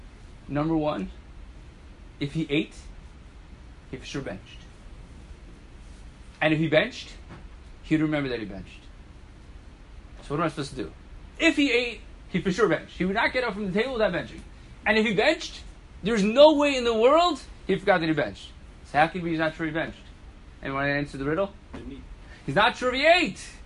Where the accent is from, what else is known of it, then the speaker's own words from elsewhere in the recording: Fair Lawn, New Jersey, United States; I said, I'm from Fairlawn.